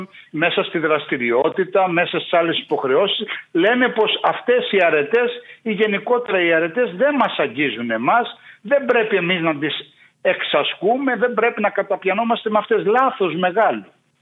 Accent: Peloponnese, Greece; πρόσφατα επισκέφθηκα το σπήλαιο που βρίσκεται στην πατρίδα μου, το σπήλαιο του Δηρού

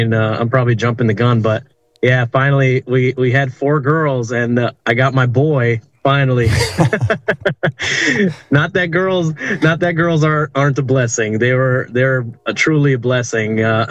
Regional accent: Detroit, Michigan, United States; And we moved over here to Detroit, Michigan when I was small, two or three years old. And I was raised in the Romanian Pentecostal church

